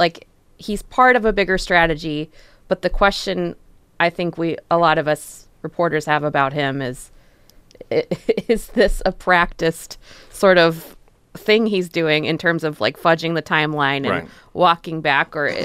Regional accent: Elkhart, Indiana, United States; I'm from the town next door to Mayor Pete's town. I'm from Elkhart, Indiana.

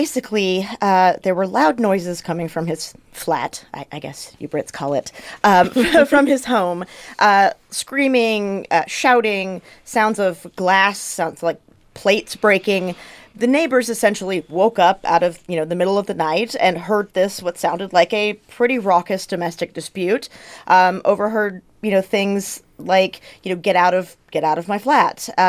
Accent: Texas, United States; in places like I'm from Texas, right? So in places like Texas, we have the infrastructure built to deal with high temperatures, right?

